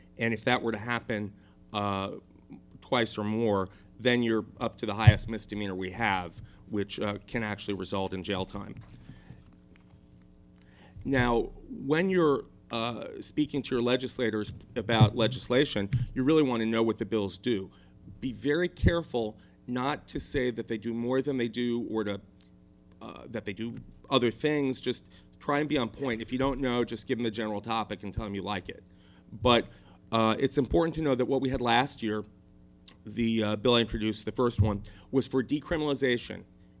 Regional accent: Alexandria, Virginia, United States; We're both Jewish. We're both from Alexandria. We're both gay

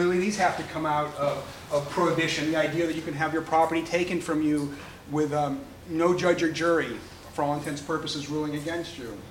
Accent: Cape Cod, Massachusetts, United States; Where I grew up on Cape Cod, that's the end of your economic existence.

